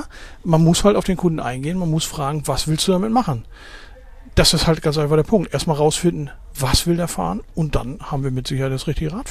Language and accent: German; Northern Germany, Germany; also born or lived in Würzburg; now in Wiesbaden, Germany; ich bin eigentlich Norddeutscher